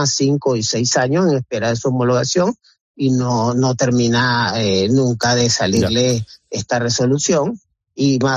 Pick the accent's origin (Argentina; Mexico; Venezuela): Venezuela; now in Spain; soy médico venezolano, tengo 30 años de experiencia